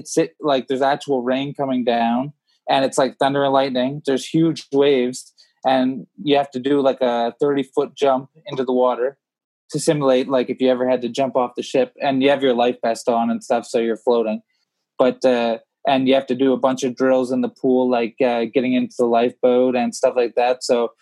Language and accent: English; Halifax, Nova Scotia, Canada; We're tied up in my hometown of Halifax